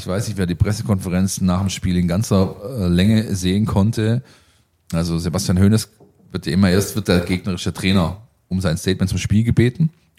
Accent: Stuttgart, Baden-Württemberg, Germany; ich komme aus Stuttgart

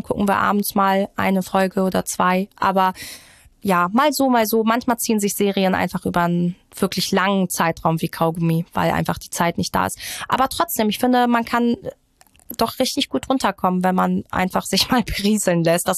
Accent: Iran; Das kann ich ja als Iranerin ganz gut.

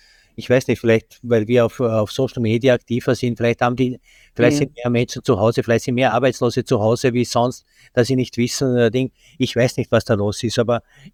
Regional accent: Austria; wird bei uns in Österreich einfach weggeworfen

